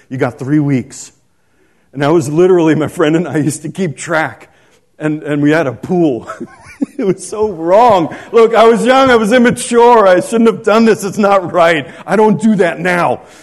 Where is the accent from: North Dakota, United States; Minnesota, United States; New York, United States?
New York, United States; also born or lived in Boston; It was so funny because I'm from New York. I lived in Boston. I'm from the Empire State. You know, I'm used to big things.